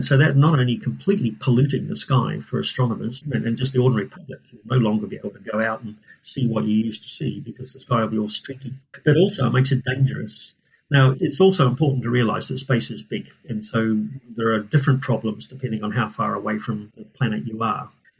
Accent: New Zealand; also born or lived in Scotland; now in Cambridge, United Kingdom; I'm from New Zealand. I did my PhD in New Zealand, and I think it was actually the first ever PhD in astronomy in New Zealand. And then I came over to Scotland, stayed there for not very long, 4 or 5 years, and then moved down to Cambridge

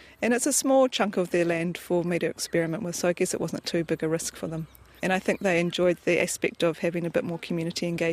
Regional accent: Auckland, New Zealand; I grew up in Auckland, yeah, so very much from the city

